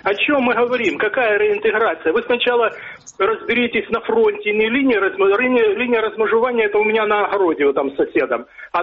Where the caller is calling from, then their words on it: Dnipro, Dnipropetrovsk Oblast, Ukraine; город Днепр.